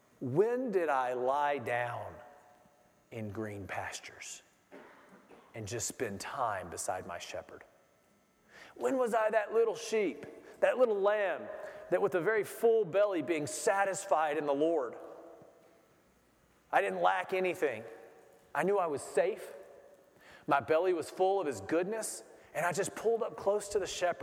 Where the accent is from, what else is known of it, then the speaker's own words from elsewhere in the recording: United States; now in Honduras; I'm an American. I'm as American as any person you've ever met, probably. And I moved to Honduras.